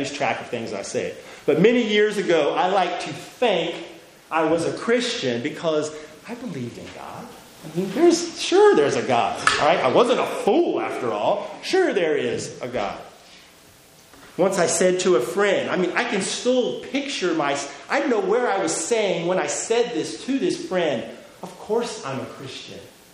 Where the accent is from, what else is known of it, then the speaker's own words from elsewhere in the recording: United States; I'm an American, right?